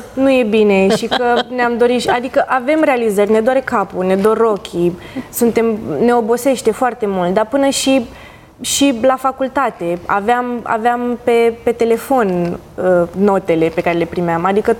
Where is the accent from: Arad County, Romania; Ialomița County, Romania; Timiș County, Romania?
Ialomița County, Romania; Perieți; Din Perieți, Ialomița.